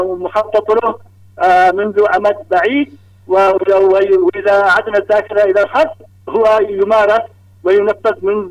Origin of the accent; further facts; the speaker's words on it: Yemen; أننا جميعا كيمنيين